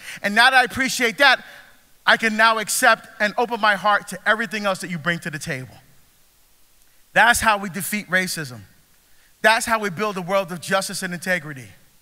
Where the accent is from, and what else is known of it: Barbados; born there